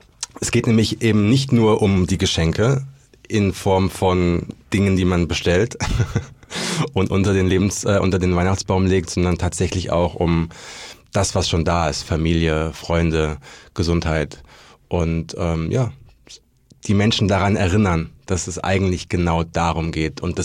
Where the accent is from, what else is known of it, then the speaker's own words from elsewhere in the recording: Berlin, Germany; ich komme aus Berlin.